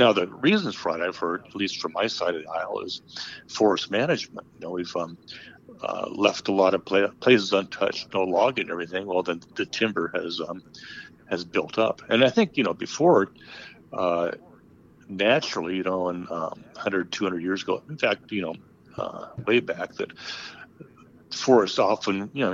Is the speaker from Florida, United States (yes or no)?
no; Kellogg, Idaho, United States; I'm from Kellogg, and, you know, you could go out there and see all the tailings ponds and everything